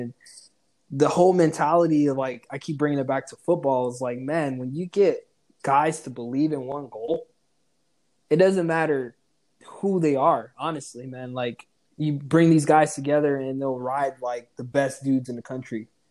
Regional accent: Belize; Like, when I'm growing up, man, like, my parents always had, like, so we come from Belize. And, like, there's not a lot of money there.

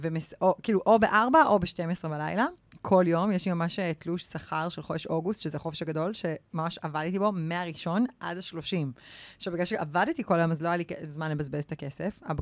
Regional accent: Ra'anana, Central District, Israel; גדלתי ברעננה, הסביבה שלי הייתה סביבה מאוד מבוססת, כל החברות שלי, אתם יודעים, הורים ביחד, שלושה ילדים, כלב, מעלית בבית, אוטו בגיל 17, ואני התחלתי לעבוד בגיל 14.

